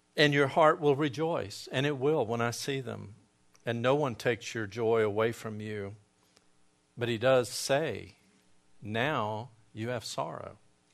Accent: Gadsden, Alabama, United States; I went to my hometown of Gadsden.

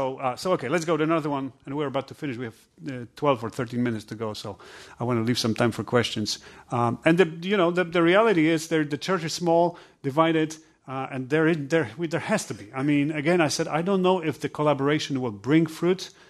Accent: Poland; English is a second language; now in United States; Oh, I'm a person from Poland.

